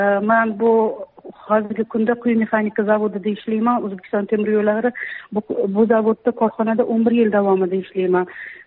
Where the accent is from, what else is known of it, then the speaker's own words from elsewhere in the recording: Samarqand Region, Uzbekistan; born there; now in Tashkent, Uzbekistan; 1973 yılda tug'ilganman, Samarqand viloyatida, Toshkent shahrida, Bektemir tumani, Suvsoz dahasi 29-chi yotoqxona 11-chi xonada vaqtincha farzandim bilan istiqomat qilaman.